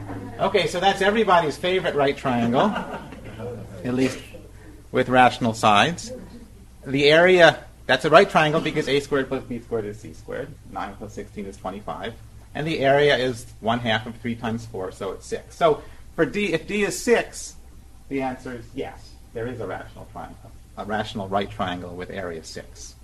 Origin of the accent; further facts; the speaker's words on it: United States; I grew up in Washington. This is my first time in this building, and it's a pleasure to be here.